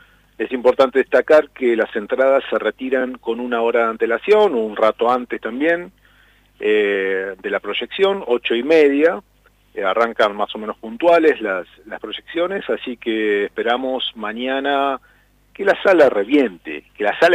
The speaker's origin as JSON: {"language": "Spanish", "town": "La Plata", "region": "Buenos Aires Province", "country": "Argentina", "said": "porque obviamente somos platenses y lo reivindicamos como hacedor de la ciudad de La Plata"}